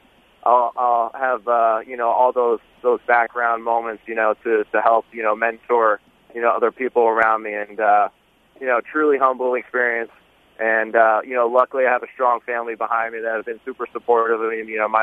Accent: Franklin Lakes, New Jersey, United States; So he's from Wyckoff, New Jersey, and I'm from Franklin Lake. And both those towns connect into the same high school.

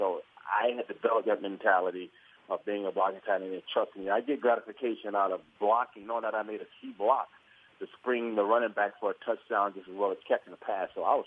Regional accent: Florida, United States; I'm from Florida, and I had my family was able to come up and see the game.

